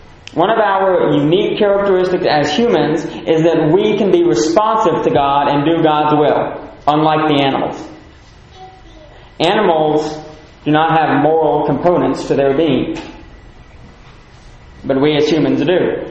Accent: Philippines; I grew up in the Philippines in a very international community.

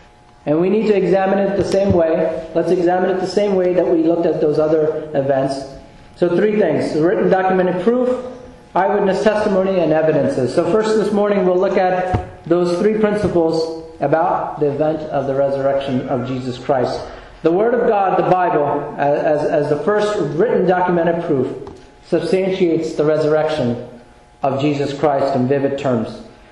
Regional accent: Philadelphia, Pennsylvania, United States; I grew up in Philadelphia, so you can go to the Independence Mall

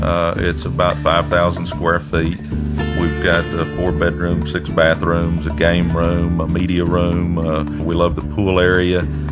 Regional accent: Dallas, Texas, United States; I grew up in Southeast Dallas in a terrible part of town, not because that's where my mom wanted to live.

